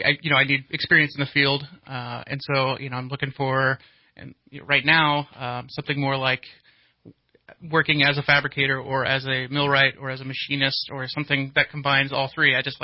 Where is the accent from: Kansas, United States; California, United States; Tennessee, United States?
California, United States; Redding; I'm from Reading.